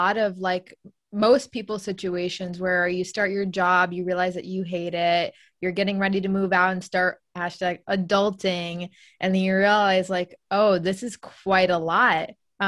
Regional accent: United States; at least Americans, since I'm from the United States

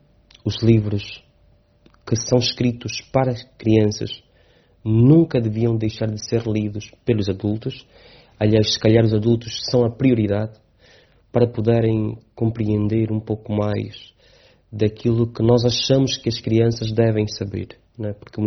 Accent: Lobito, Benguela, Angola; born there; nasci no Lobito, propriamente no bairro São João Batista, sou angolano, entretanto, cidadão do mundo

